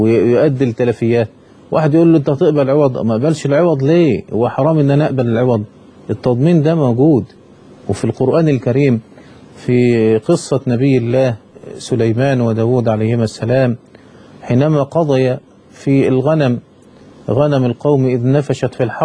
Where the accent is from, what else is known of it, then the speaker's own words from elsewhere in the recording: Egypt; كما كان الامر عندنا في مصر